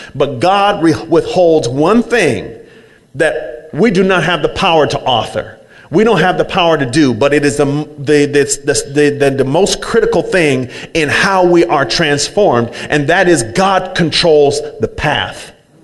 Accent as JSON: {"language": "English", "town": "Oakland", "region": "California", "country": "United States", "tie": "born or raised there", "also_born_or_lived": "San Leandro", "said": "And then I was raised in East Oakland, and I lived on 61st Avenue in Lockwood, and I lived there, and then we moved to Havenscourt Boulevard, and then we lived there, and then I moved to 107th Avenue, and I lived there, and so I grew up."}